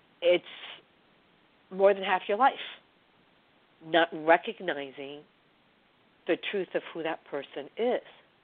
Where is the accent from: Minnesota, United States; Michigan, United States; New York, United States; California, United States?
New York, United States; New York City; Now, okay, I'm born and raised in New York City, so we know what that sounds like.